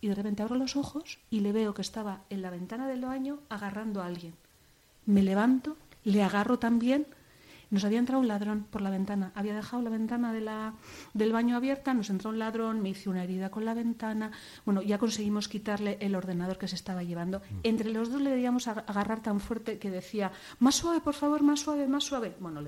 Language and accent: Spanish; Bilbao, Basque Country, Spain; Fíjate cómo somos los los de Bilbao que pensamos que todos somos de Bilbao.